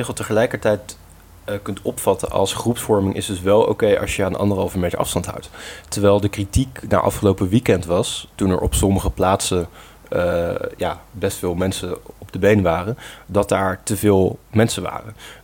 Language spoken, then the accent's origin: Dutch; Gorinchem, South Holland, Netherlands; born there; Zuid-Holland-Zuid, waar mijn geboortestad Gorkum ondervalt.